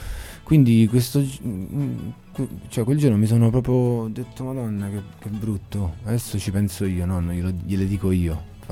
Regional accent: Penne, Abruzzo, Italy; Lui è tipo l'idolo, è diventato l'idolo del paese. L'emblema, il simbolo. Quindi se dici penne dici Alessandro Rasicci.

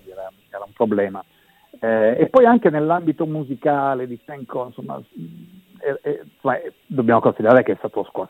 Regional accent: Piedmont, Italy; dalle mie parti in Monferrato.

